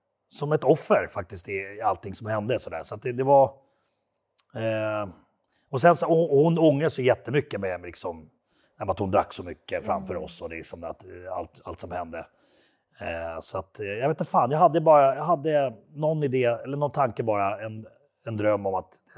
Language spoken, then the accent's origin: Swedish; Orminge, Stockholm County, Sweden; Min tanke var hela tiden att jag skulle få bort henne från den här miljön i Orminge där vi växte upp.